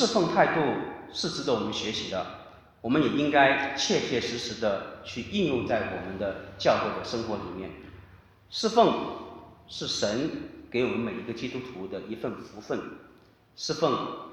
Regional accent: China; 小时候在中国生活的时候

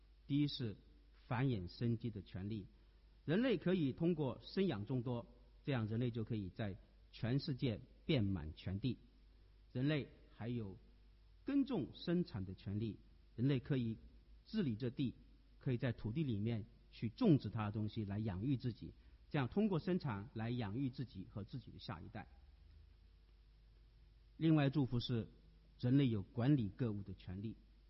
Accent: China

